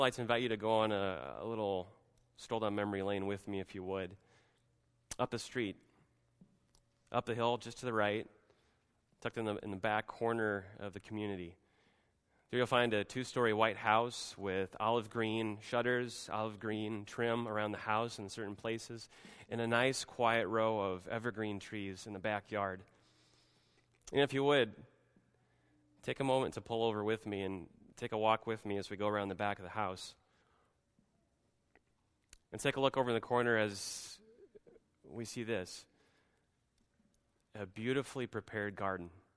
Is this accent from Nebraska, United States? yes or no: yes; Nebraska, United States; opportunity to travel back to my home state of Nebraska, and with a little bit of extra time to spare and trying to dodge some of the work that dad and mom might have me do on the farm